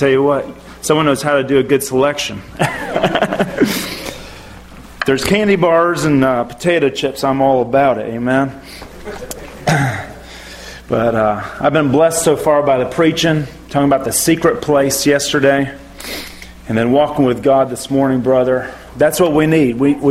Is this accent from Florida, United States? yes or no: yes; Florida, United States; I'm from Florida.